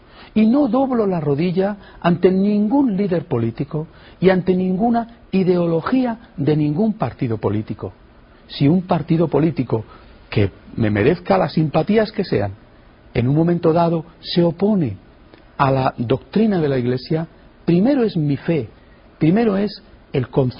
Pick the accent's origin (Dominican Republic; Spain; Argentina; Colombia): Spain; yo vengo de España